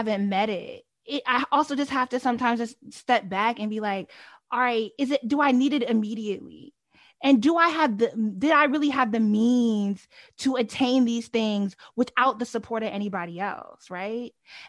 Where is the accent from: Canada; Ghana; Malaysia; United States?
United States; Delaware; I grew up in Delaware. You know what I mean?